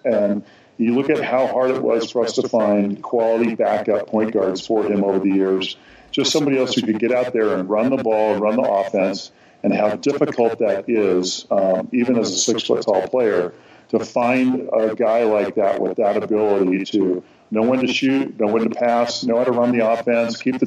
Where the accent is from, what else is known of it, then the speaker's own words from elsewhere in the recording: Los Angeles, California, United States; growing up in Los Angeles, and so that was fun.